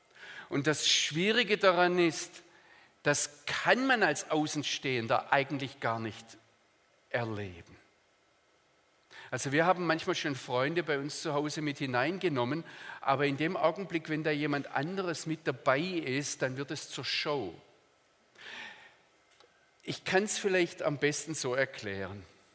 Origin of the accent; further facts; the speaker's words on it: Baden-Württemberg, Germany; Also, aber ich bin aufgewachsen im Schwarzwald. Meine Mutter ist Schwarzwälderin